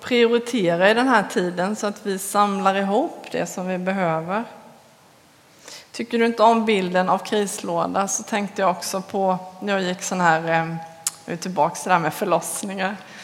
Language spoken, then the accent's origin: Swedish; Småland, Sweden; Vilken tur att vi är smålänningar. För vi har väl lite där i oss.